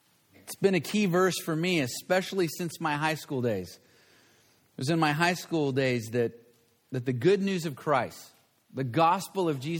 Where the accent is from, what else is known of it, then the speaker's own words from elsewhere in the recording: Campbell, California, United States; I was born and raised right here in the Campbell area. So in many ways, this is coming home. I went to Blackford High School. My family moved here in 1960 from Arkansas.